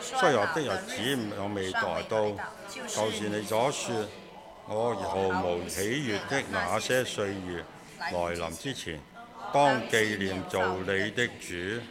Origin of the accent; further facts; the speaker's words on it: China; 我们中国人有一句说话